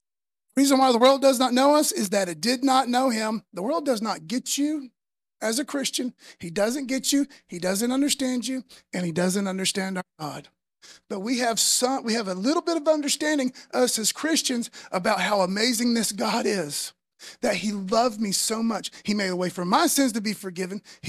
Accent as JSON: {"language": "English", "country": "United States", "said": "Like the rights I enjoy as an American is because some people died on the battlefield a long time ago."}